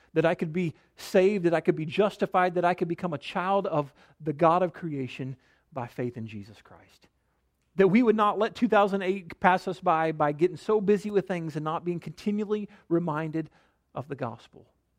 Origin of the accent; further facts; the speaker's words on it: Kansas, United States; But I'm a Kansas boy. I was born in Kansas. I've been a Jayhawks fan my whole life